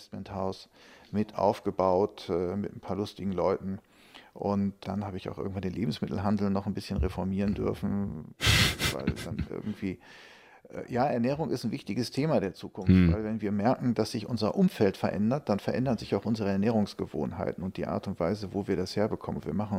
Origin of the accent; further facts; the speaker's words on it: Essen, North Rhine-Westphalia, Germany; ich komme aus dem Ruhrgebiet, da bin ich aufgewachsen in Essen